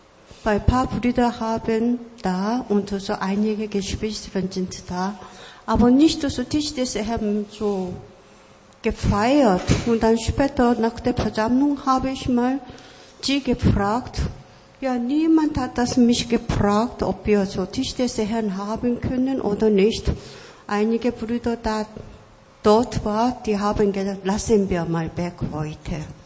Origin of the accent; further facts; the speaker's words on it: Bonn, North Rhine-Westphalia, Germany; ich komme aus Bonn